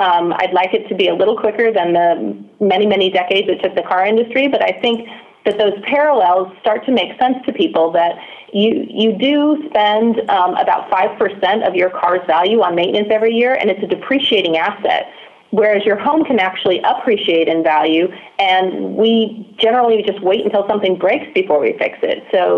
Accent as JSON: {"language": "English", "region": "California", "country": "United States", "tie": "born or raised there", "said": "I grew up in Southern California. We always focused on things like organic foods and recycling."}